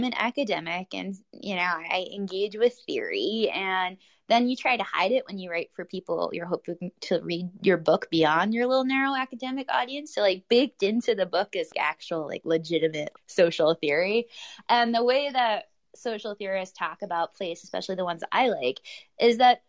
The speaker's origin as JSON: {"language": "English", "region": "New York", "country": "United States", "said": "It kind of hit me. I'm a New Yorker. I'm like, this is weird, right?"}